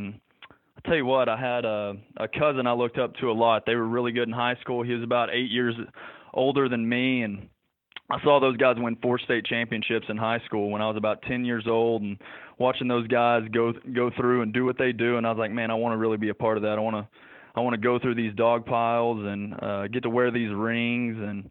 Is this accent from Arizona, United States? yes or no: no; Ada, Oklahoma, United States; You know, I'm from Ada, Oklahoma, small town. It's about 70,000 people. I went to Latta High School. It's a small 2A high school in Oklahoma.